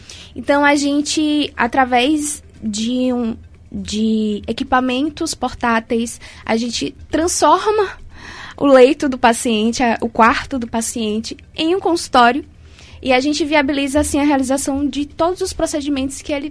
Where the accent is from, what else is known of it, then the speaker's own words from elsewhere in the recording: Uauá, Bahia, Brazil; Eu atendia no sertão, eu sou do sertão, baiano, e por alguns meses eu atendi na unidade básica de saúde lá na minha terra, eu sou de Uauá